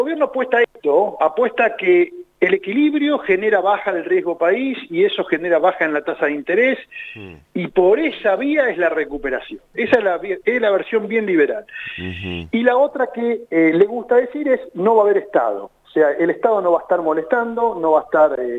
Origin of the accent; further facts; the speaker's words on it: Lincoln, Buenos Aires Province, Argentina; yo soy de Lincoln, soy de Lincoln, ¿no?